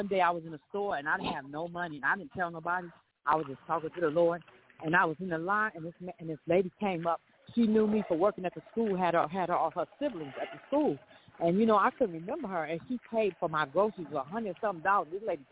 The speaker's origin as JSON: {"language": "English", "town": "Beckley", "region": "West Virginia", "country": "United States", "lives_now": "California, United States", "said": "I'm from a country. I'm from Beckley, West Virginia. When one person cooks, they feed the whole block. When I came to California, I didn't see that."}